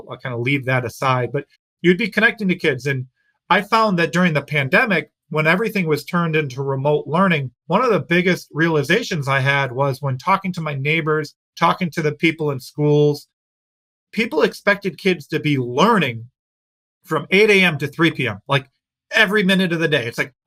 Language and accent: English; Chicago, Illinois, United States; I was always the Chicago Bears. I'm from the Chicago area.